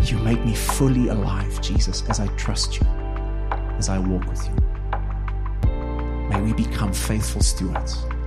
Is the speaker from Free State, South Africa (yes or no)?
yes; Free State, South Africa; I come from the Free State, so it's blistering cold and then it's hot.